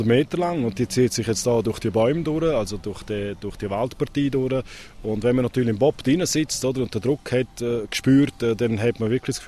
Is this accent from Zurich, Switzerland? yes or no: no; Celerina, Graubünden, Switzerland; ich bin hier aufgewachsen in Zellerina, praktisch neben diesen beiden Bahnen.